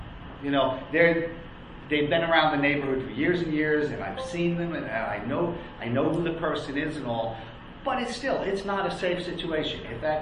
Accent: New York City, New York, United States; I'm from New York City originally.

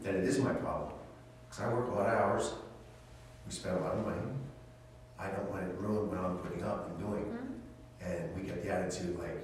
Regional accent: Pennsylvania, United States; I'm originally came from Pennsylvania. I worked for the state, I have a handyman service, but I did property management, so I know a lot of the rules.

